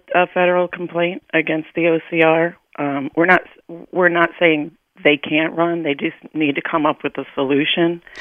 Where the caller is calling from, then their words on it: Connecticut, United States; I am calling from Connecticut. I have a daughter who's experiencing this firsthand.